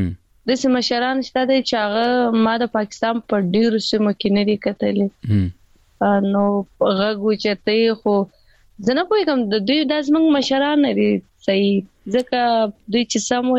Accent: Afghanistan; زه سید خو زه افغان یم ویاړ کوم زه افغان یم

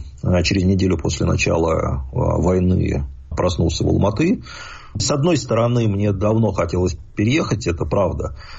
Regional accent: Khimki, Moscow Oblast, Russia; born there; я родился не просто в Химках, это ладно бы. Ну, я родился в старых

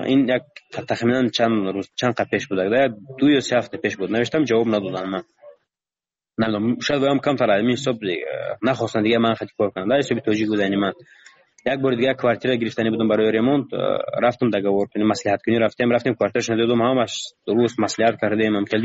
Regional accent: Tajikistan; من تاجیکم از تاجیکستانم.

